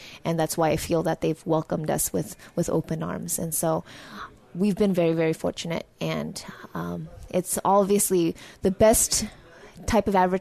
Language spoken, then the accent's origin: English; Berkeley, California, United States; because I grew up in Berkeley, right across the bridge